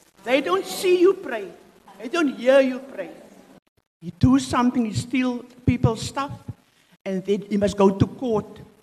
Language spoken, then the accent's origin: English; Mitchell's Plain, Western Cape, South Africa; Beacon Valley, Mitchell's Plain.